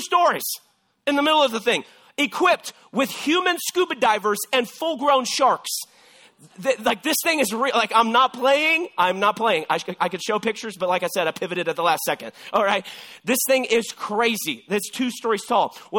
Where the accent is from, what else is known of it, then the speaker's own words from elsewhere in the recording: Texas, United States; I am originally a Texan. Okay. Born and raised and reared, however you want to say it. I am a Texan.